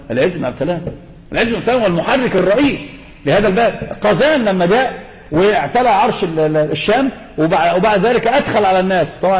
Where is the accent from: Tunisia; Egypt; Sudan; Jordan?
Egypt; هذا منتشر عندنا في مصر